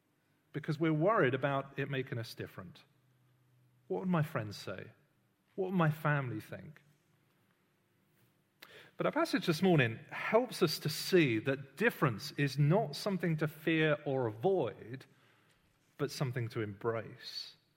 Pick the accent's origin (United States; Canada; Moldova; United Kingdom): United Kingdom; I'm British, but I don't really think much about being British every day.